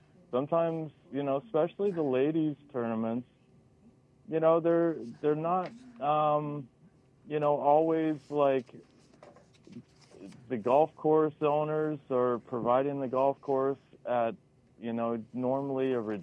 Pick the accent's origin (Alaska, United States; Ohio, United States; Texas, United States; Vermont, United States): Alaska, United States; I grew up in Alaska